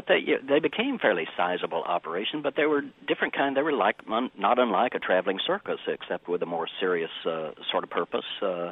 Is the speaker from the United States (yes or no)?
yes; Austin, Texas, United States; we've had our first one in Austin, kicked off here in my hometown, also the town of George Bush